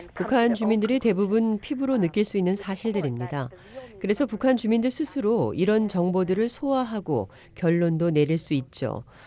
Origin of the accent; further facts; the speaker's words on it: United States; 저는 미국에서 태어나 자란 한국계 미국인입니다. 제 부모님은 한국 출신이시고 할아버지와 외할아버지는 모두 이북 출신이십니다.